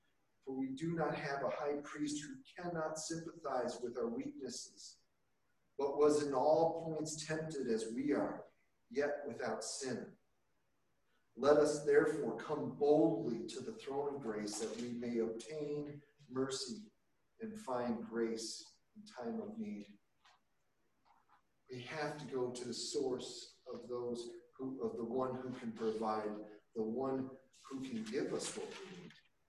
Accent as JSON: {"language": "English", "country": "United States", "said": "You know, we're born in America. You know, for years I thought, well, I'm American, I'm a Christian, yeah."}